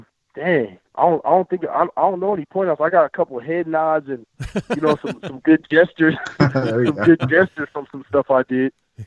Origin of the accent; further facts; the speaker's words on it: Los Angeles, California, United States; No, I'm a LA kid. I'm from Cali, so I got to say hot.